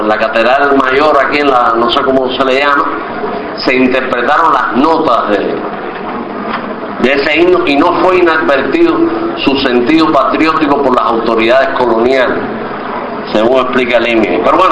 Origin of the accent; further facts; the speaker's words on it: Bayamo, Granma, Cuba; Orgulloso además, muy orgulloso de ser Bayamés.